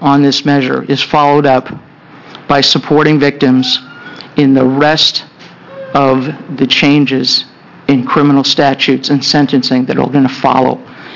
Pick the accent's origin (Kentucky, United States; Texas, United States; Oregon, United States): Oregon, United States; I'm from Linn County, a resident of Lebanon.